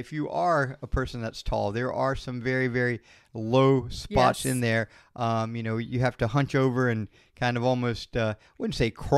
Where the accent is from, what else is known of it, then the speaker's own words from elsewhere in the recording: United States; as an American, you should go to all of the parks.